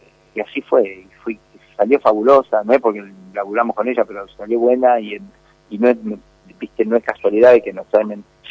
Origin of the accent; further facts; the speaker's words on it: Moreno, Argentina; Como que yo soy de pueblo, soy de Moreno